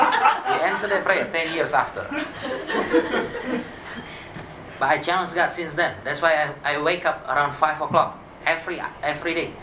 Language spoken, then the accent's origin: English; Indonesia; English is a second language; That's Indonesia. I'm right in the middle of the K Island over there. Semarang is central Java. Even to go my hometown is like 2 hours flight.